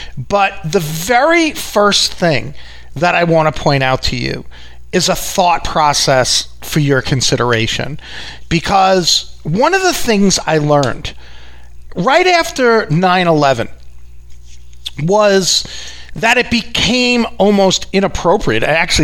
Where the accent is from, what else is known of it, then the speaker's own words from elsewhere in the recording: Long Island, New York, United States; in case you haven't picked up from my accent, I'm from New York. It's specifically Long Island, also known as Long Island, by the way.